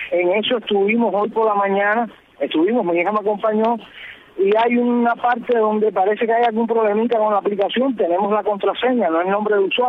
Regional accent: Cabañas, Artemisa, Cuba; now in Havana, Cuba; Ya ha dejado de ser mía porque soy de Cabañas, como bien has dicho.

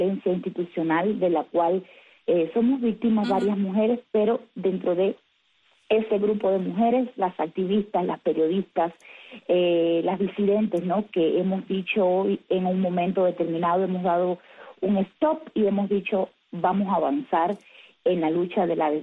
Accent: Cuba; soy una mujer cubana, disidente

